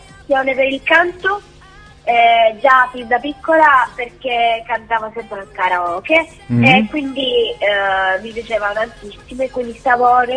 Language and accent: Italian; Caltagirone, Sicily, Italy; io sono Terrona, vengo dalla Sicilia, da Caltagirone